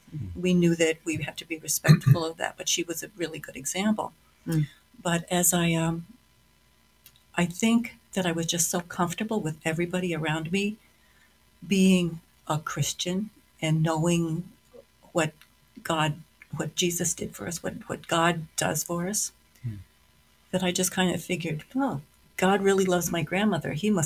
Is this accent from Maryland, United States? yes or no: no; New Jersey, United States; also born or lived in San Antonio, Texas; I was born in San Antonio, Texas. So the beginning of my life was in Texas, and then my father got transferred up to New Jersey, so we moved up north.